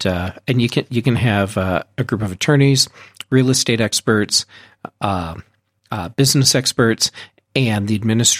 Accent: Missouri, United States; I'm from Missouri originally.

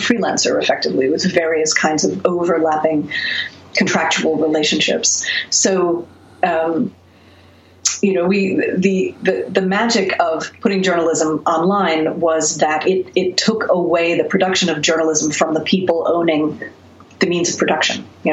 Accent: England, United Kingdom; accent: English; I think my accent, though, is the England of the 70s. So it's probably not an English accent now.

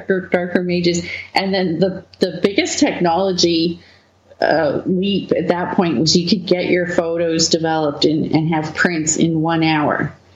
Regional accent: Manitoba, Canada; also born or lived in Winnipeg; I grew up in I was born in Winnipeg, Manitoba, and then my formative years was in northern Manitoba. It's 400 miles north of Winnipeg, which is really far north.

